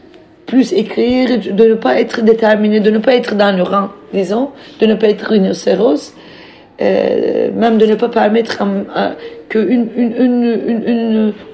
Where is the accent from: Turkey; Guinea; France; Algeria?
Turkey; moved away; je suis partie de Turquie du jour au lendemain avec un petit sac, sans rien amener avec moi.